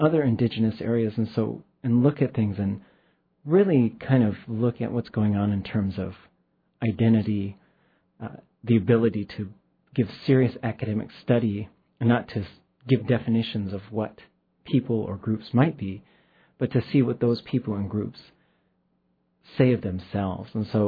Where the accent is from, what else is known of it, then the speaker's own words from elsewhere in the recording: Anchorage, Alaska, United States; also born or lived in Skagway; I was born in Skagway, Alaska, and then grew up mostly in Anchorage.